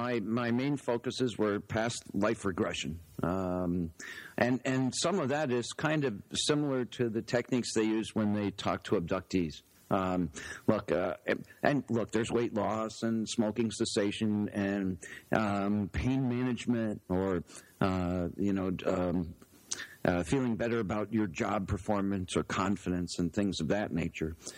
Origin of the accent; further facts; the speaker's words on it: Albany, New York, United States; Oh, I grew up in near Albany, New York. It's a suburb of Albany. It's the capital of the Empire State.